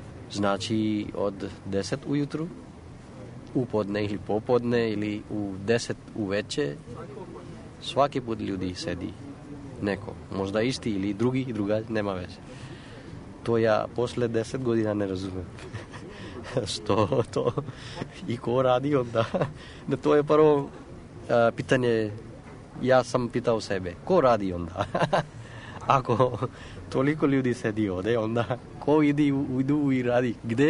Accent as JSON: {"language": "Serbian", "country": "India", "second_language": "Serbian", "lives_now": "Serbia", "said": "pitaju, o, odakle si ti? To je prva, i onda kažem iz Indije"}